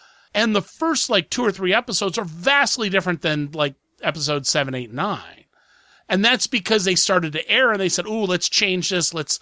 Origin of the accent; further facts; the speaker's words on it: Columbus, Ohio, United States; So, usually, I'm from Columbus, Ohio.